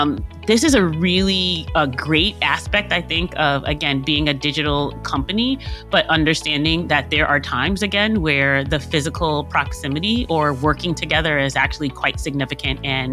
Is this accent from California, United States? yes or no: no; New York City, New York, United States; I'm a concrete jungle kid. I grew up in New York City.